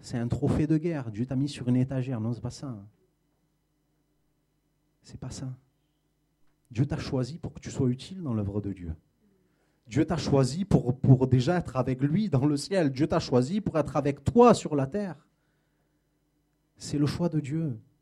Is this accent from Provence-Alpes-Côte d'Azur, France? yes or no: yes; Marseille, Provence-Alpes-Côte d'Azur, France; je devais partir de Marseille, parce que je viens de Marseille